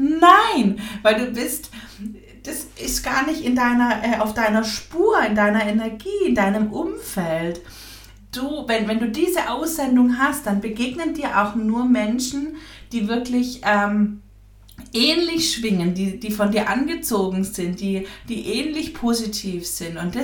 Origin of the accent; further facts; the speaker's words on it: Baden-Württemberg, Germany; hier im Schwabenland, wo ich herkomme, da wird eh so viel gebruddelt und gemotzt.